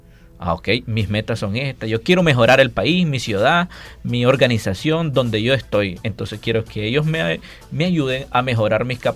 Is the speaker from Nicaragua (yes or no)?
yes; Managua, Nicaragua; Yo soy de Managua.